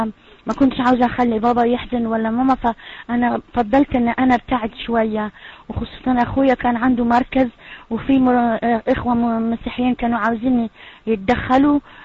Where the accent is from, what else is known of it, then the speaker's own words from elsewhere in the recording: Algiers, Algiers Province, Algeria; انا زي ما قال الاخ من الجزائر، ولدت في الجزائر العاصمة، وكبرت وعشت هناك كتير، ومن عيلة طبعا مسلمة.